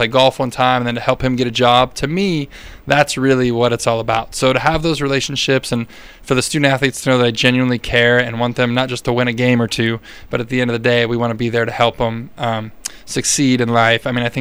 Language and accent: English; Huntington Beach, California, United States; When I was first graduating St. Mary's, I was going back home. I was from Huntington Beach, and I truly wanted to be a teacher and a coach.